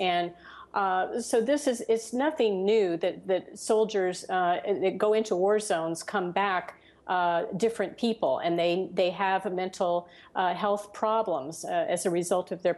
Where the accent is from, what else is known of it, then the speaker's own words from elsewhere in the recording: United States; But upsets me and concerns me as a human being and as an American as a person of the world